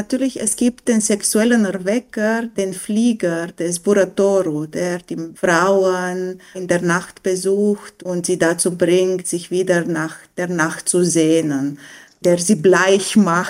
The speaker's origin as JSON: {"language": "German", "country": "Romania", "said": "Also ich komme vor allem aus Rumänien, das ist zu erwähnen in diesem Gespräch."}